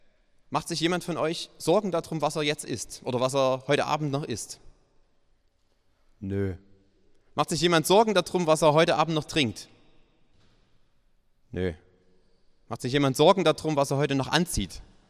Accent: Saxony, Germany; Ich bin im Erzgebirge aufgewachsen, im ganz tiefen Erzgebirge, kurz vor der tschechischen Grenze.

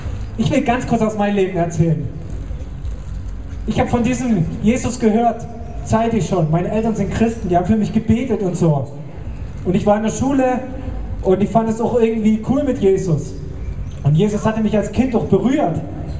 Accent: Annaberg-Buchholz, Saxony, Germany; Ich komme aus Annaberg-Buchholz

